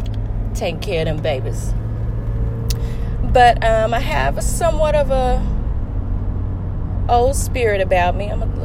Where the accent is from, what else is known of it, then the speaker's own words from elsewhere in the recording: Dallas, Texas, United States; I know how to drive because I was raised in Dallas.